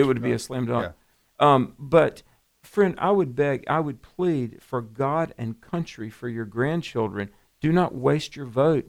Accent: the South, United States; I grew up, families, neighbors, grandparents, everybody were Democrats. I grew up in the South.

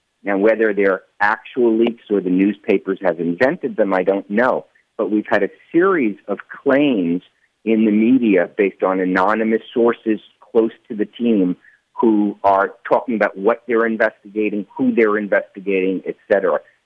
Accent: Rhode Island, United States; Rhode Island is my home state.

